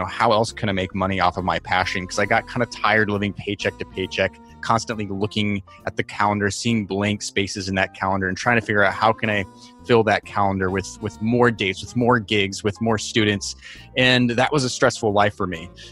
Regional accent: New York City, New York, United States; I am from New York City

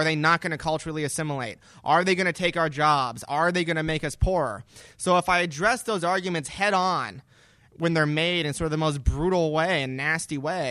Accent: Burbank, California, United States; also born or lived in Camarillo; And it's nice to meet a fellow Californian. I grew up in Burbank and Camarillo in Southern California, too.

